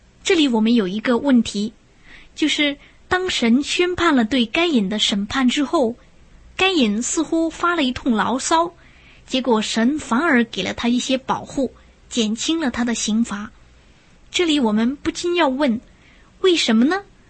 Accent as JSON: {"language": "Chinese", "country": "China", "said": "我们中国人最关心自己的祖宗了"}